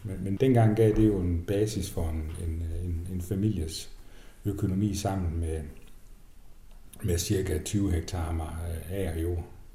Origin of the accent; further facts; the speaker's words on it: Vildbjerg, Central Denmark Region, Denmark; born there; Jeg er født nede ved Vildbjerg, her mellem Holstebro og Herning, på en ganske almindelig gård, med begge forældre hjemme på bedriften